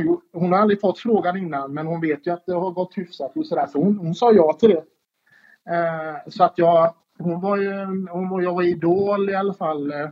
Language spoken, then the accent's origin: Swedish; Jönköping, Jönköping County, Sweden; now in Gothenburg, Sweden; Jag är från Jönköping, men jag inflyttade i Göteborg år 2000 då.